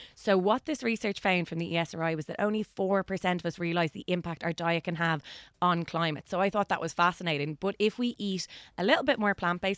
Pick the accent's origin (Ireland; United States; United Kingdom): Ireland; Bray, County Wicklow; I grew up in Bray, it was always going on fire from people coming through for a day trip